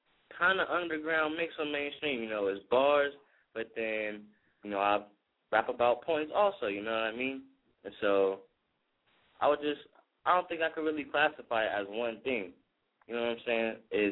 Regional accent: Chicago, Illinois, United States; now in Fontana, United States; I was born on Chi-Town soil, you know, big Chicago boy, and moved out here to the left coast, back in Cali, and ever since then, been doing it big in Cali, just all around Cali. Right now, I'm staying in Fontana

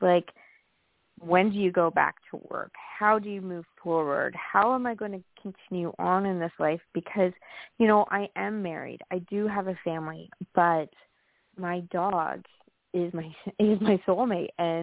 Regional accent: Jasper, Alberta, Canada; I'm from Jasper National Park in Canada.

